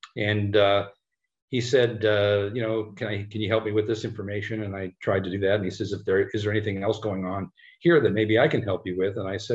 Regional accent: Las Vegas, Nevada, United States; I grew up here in Las Vegas, and periodically I'd have classmates whose parents were arrested by the FBI for this and that and the other thing.

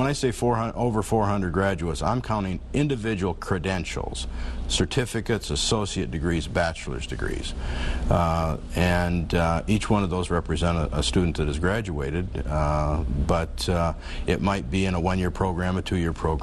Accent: Michigan, United States; I come from Michigan, and there we're all about efficiency and effectiveness.

